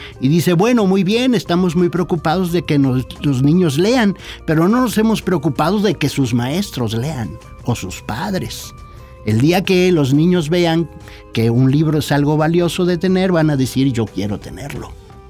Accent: Los Mochis, Sinaloa, Mexico; yo la tuve desde niño, ¿no? Con el Cerro de la Memoria en mi pueblo, en Los Mochis, Sinaloa.

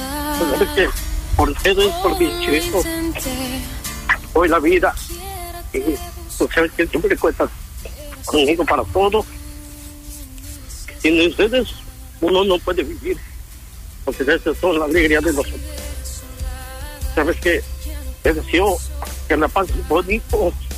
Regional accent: Tlaxcala, Mexico; yo soy de Tlaxcala y el grupo también es de Tlaxcala

